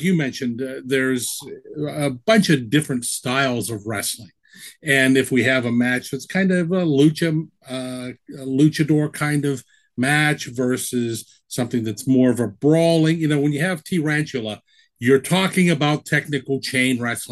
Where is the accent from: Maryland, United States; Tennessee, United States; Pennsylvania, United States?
Pennsylvania, United States; Johnstown; I found out I grew up outside of Johnstown.